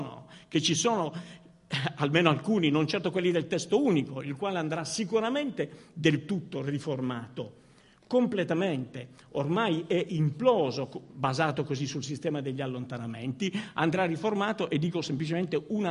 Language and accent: Italian; Turin, Piedmont, Italy; ma sono di Torino